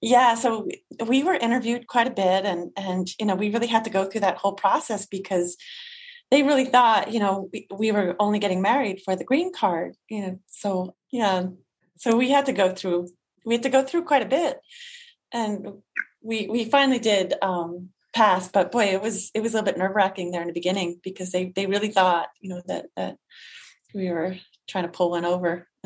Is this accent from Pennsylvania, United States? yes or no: yes; Pennsylvania, United States; also born or lived in Quebec, Canada; I mean, I grew up in Pennsylvania as well, you know, but it didn't have like the same energy, or, you know, like it didn't really feel like home where Quebec did.